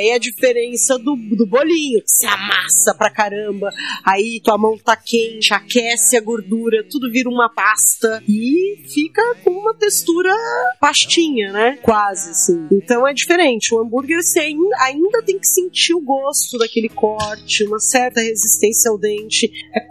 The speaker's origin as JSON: {"language": "Portuguese", "town": "Uberlândia", "region": "Minas Gerais", "country": "Brazil", "tie": "born there", "said": "Ali em Uberlândia, que é onde eu nasci, né? Sou ali da perto da divisa, chama de Maia."}